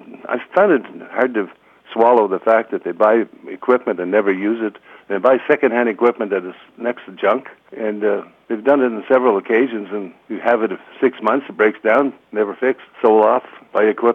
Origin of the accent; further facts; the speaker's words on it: Pontiac, Quebec, Canada; born and raised in Pontiac. I left and became a policeman in Ottawa for, I was out of the township for 20 years.